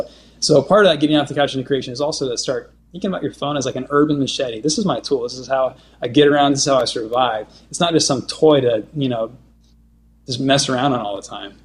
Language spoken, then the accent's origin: English; Indonesia; When we grew up in Indonesia, everybody had a machete, and that was one of their main tools.